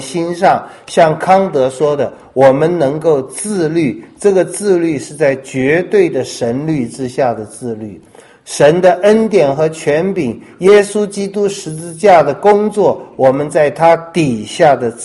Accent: China; now in United States; 美国我觉得有一个很好的传统，我们中国人是不大受得了的哈。

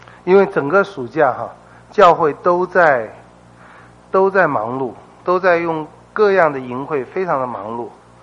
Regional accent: Taiwan; 我绝对要说我们要尽我们的力量，靠着上帝给我们的恩典，让人的生活能够改善，包括让我们台湾的同胞的生活能改善。

